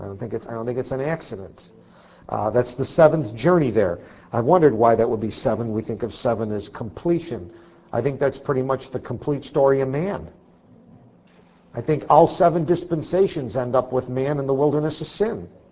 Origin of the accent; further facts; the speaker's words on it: Poughkeepsie, New York, United States; born there; also born or lived in Marlboro / East Buffalo / Williamsville / Amherst; Maybe I was born in Poughkeepsie, and then I moved to, I don't know, we were in a place called Marlboro for a while, and then we were in East Buffalo, and then we moved to Williamsville and Amherst, then to Kenmore.